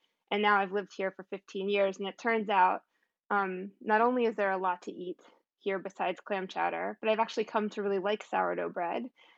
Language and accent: English; Virginia, United States; I grew up in Virginia, and when I was younger, most of the travel that we did was on the East Coast